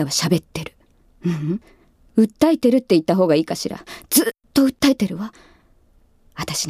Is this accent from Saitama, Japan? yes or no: yes; Saitama, Japan; 埼玉県出身です。